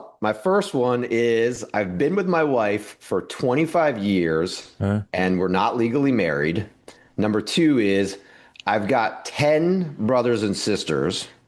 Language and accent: English; East Coast, United States; growing up on the East Coast, I watched too much Price is Right or something, but I always wanted to marry a California girl.